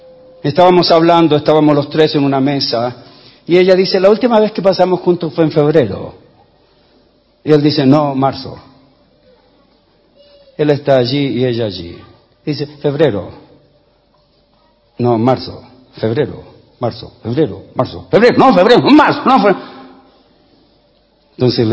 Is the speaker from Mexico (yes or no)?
no; Chile; moved away as an adult; Cuando yo salí de Chile, salí a los 21 años.